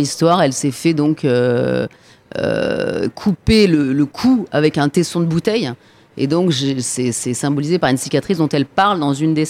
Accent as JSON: {"language": "French", "town": "Valréas", "region": "Provence-Alpes-Côte d'Azur", "country": "France", "said": "Moi aussi je viens du Vaucluse."}